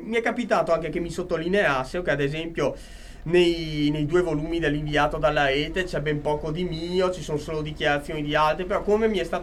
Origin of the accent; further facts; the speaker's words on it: Mestre, Veneto, Italy; sono di terraferma, sono di Mestre